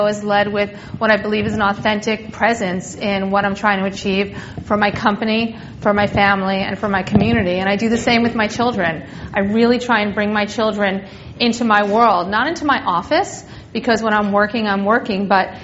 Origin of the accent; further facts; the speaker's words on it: New York, United States; I come from New York, so maybe there's more of that there.